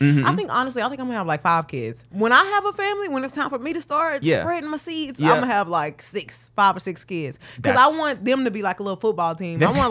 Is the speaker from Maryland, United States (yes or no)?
no; Houston, Texas, United States; I'm from Houston, Texas.